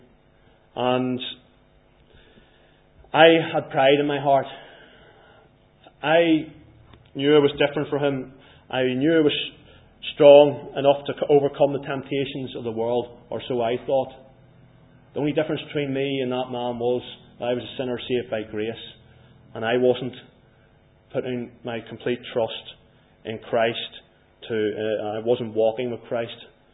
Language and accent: English; Northern Ireland, United Kingdom